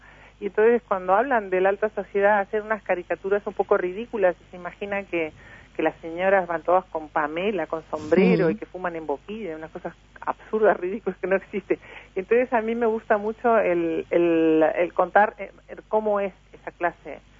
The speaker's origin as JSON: {"language": "Spanish", "country": "Uruguay", "tie": "born or raised there", "also_born_or_lived": "Spain"}